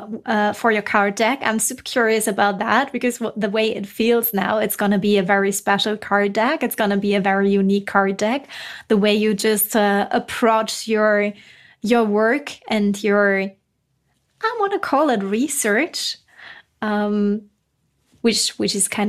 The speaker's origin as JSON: {"language": "English", "country": "Germany", "second_language": "English", "said": "And well, we are both originally from Germany"}